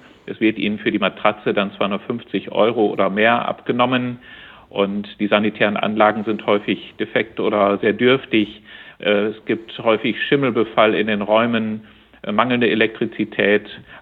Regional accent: Lower Saxony, Germany; born there; Ich komme gebürtig aus dem Oldenburger Münsterland

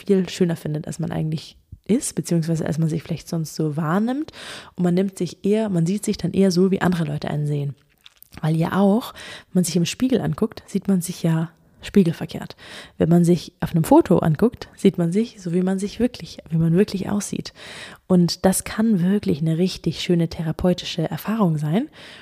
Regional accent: Germany; ich bin Deutsche

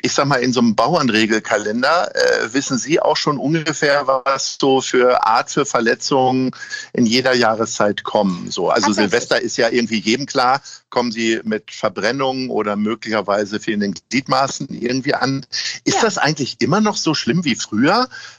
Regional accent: Lower Saxony, Germany; moved away; Zumindest in meiner alten Heimat Niedersachsen waren die Zeitungen immer voll mit Motorradunfällen.

